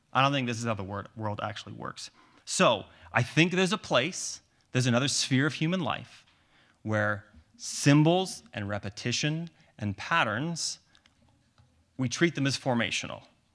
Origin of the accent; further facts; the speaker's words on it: Canada; now in United States; I learned that as a Canadian coming to this country